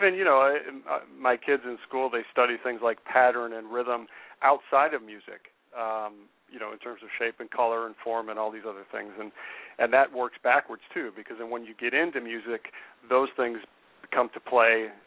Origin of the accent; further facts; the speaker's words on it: Chicago, Illinois, United States; I'm from the Midwest here in Chicago. We have a lot of wide open spaces here in the Midwest.